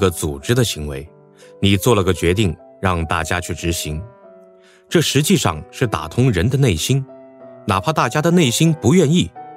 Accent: Guangdong, China; 我正好是冬春之交过去的，作为一个广东人，特别能体会市场部同事的不容易。

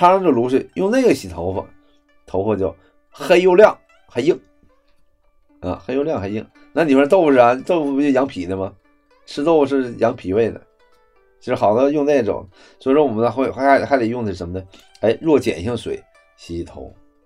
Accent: Northeast China, China; 尤其像我们东北人这喝大酒，先伤肝

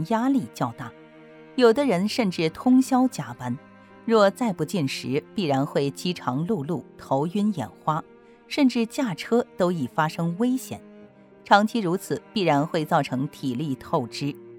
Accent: Beijing, China; 好歹我是在皇城根底下长大的，

